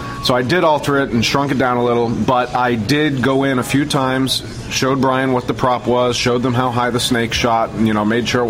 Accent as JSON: {"language": "English", "town": "Tucson", "region": "Arizona", "country": "United States", "tie": "born or raised there", "said": "because I grew up in Tucson and wanted to get out of the heat, and Vegas is worse."}